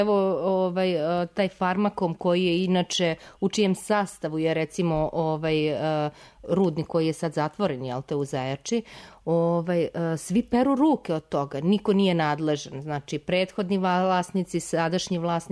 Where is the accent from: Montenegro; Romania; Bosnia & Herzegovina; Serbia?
Serbia; ja sam inače rodom iz zapadne Srbije, ja kad pogledam moju Drinu, mene muka uhvati.